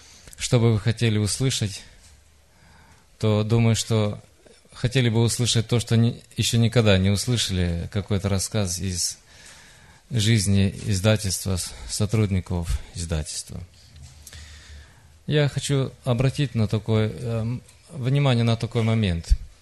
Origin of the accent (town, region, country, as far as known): Moldova